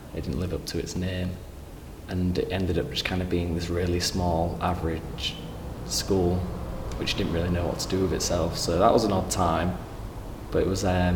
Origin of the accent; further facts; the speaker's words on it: Hull, Yorkshire and the Humber, United Kingdom; born there; now in Hessle, United Kingdom; I'm 18 years old. I was born in Hull. I currently live in Hessle.